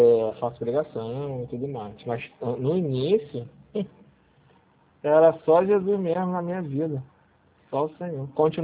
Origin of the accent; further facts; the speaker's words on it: Rio de Janeiro, Brazil; Sou. É 021